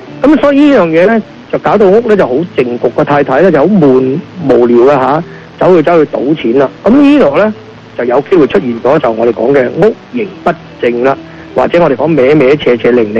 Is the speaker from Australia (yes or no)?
no; Guangdong, China; 咁我哋广东人咧就形容啲咁窄嘅叫咩咧？